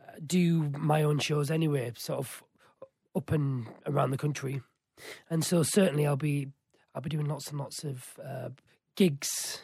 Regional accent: Yorkshire and the Humber, United Kingdom; I am from Yorkshire.

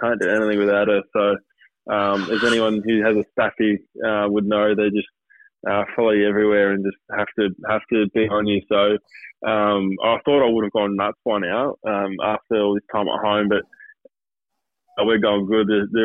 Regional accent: Melbourne, Victoria, Australia; also born or lived in Sydney; I grew up in Melbourne, so I'm coming back home. I haven't lived here for 8 years

